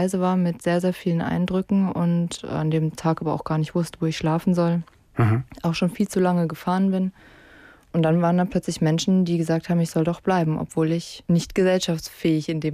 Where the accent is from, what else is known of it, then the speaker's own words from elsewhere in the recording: Germany; Ich bin hier einfach in Deutschland geboren und ich bin hier groß geworden und ich bin genauso auch Deutsche.